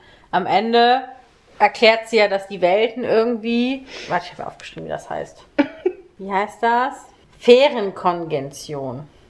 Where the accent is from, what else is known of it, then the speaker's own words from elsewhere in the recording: North Rhine-Westphalia, Germany; ich komme aus der Nähe von Düsseldorf